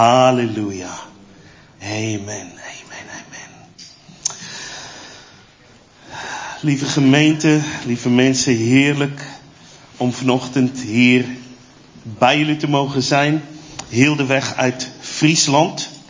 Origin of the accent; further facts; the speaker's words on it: South Africa; Dutch is a second language; moved away as an adult; now in Netherlands; Ik kom uit Zuid-Afrika en woon hier in Nederland nu sinds 2018.